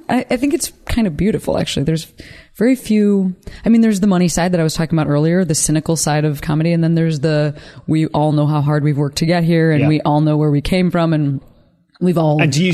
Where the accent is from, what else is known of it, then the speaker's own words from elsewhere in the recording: Midwest, United States; because I'm from the Midwest where there is no art entertainment industry.